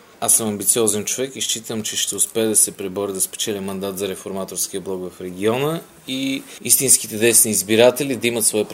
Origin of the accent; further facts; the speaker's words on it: Vratsa, Vratsa Province, Bulgaria; Защото съм врачанин